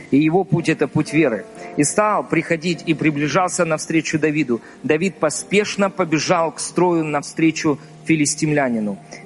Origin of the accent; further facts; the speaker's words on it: Donetsk, Donetsk Oblast, Ukraine; я вырос в Донецке, в Донецкой области. Кто знает, ну, я жил рядом с Инакиевым. Инакиево.